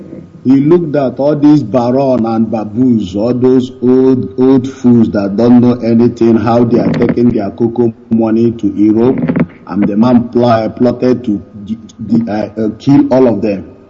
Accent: Arondizuogu, Imo, Nigeria; I'm from Aro Ndizog.

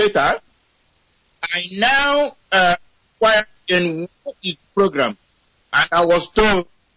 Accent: Oguta, Imo, Nigeria; now in Houston, United States; I come from Arondionyomobi in Oguta in Biafra land. And I reside here in Houston.

